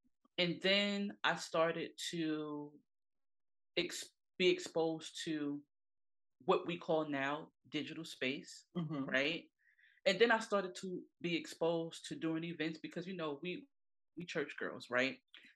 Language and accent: English; New York, United States; now in Maryland, United States; I'm from originally from New York. I currently, you know, reside in Maryland.